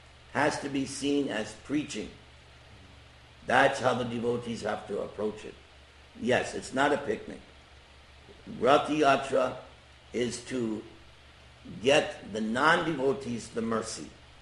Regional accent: New York, United States; Yeah, I'm from Long Island.

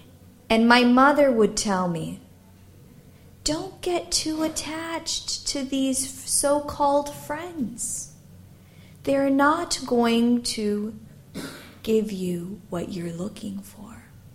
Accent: Detroit, Michigan, United States; When I was a little girl, I think I was about 4, and I grew up in the Detroit temple.

